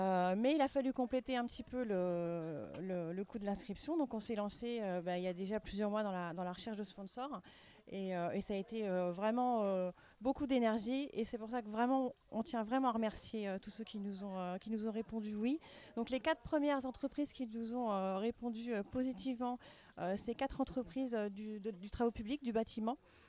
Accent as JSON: {"language": "French", "town": "Étréchy", "region": "Île-de-France", "country": "France", "said": "nous sommes une équipe, on vient de la région parisienne, on vient de l'Essonne."}